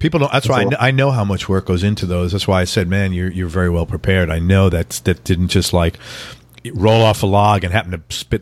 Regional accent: New York, United States; Yeah, it's probably the thing I'm most grateful for growing up in New York.

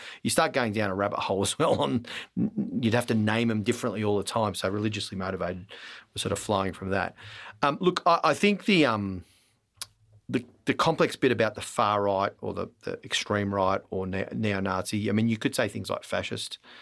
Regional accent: Melbourne, Victoria, Australia; born there; Like, mate, I was born in Melbourne. Like, where am I supposed to go?

